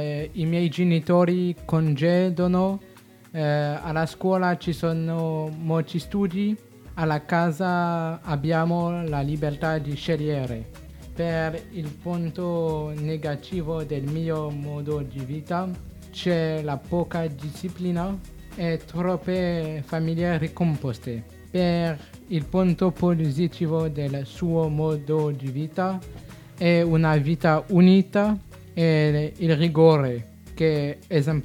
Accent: Venice, Veneto, Italy; born there; now in Milan, Italy; ho 19 anni. Sono nato a Venezia. Adesso vivo a Milano con la mia famiglia in Lombardia

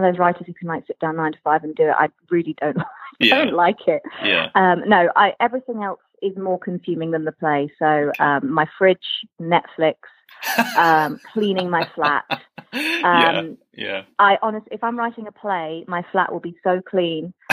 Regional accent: Makenhampton, South West England, United Kingdom; moved away as an adult; now in London, United Kingdom; called Makenhampton, which is outside of Cirencester. And yeah, so I grew up in Gloucestershire and then moved to London when I was 21.

